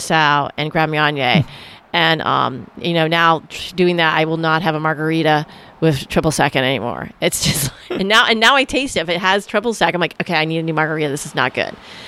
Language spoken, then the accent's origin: English; New England, United States; I grew up in New England, so I call them Revere bowls.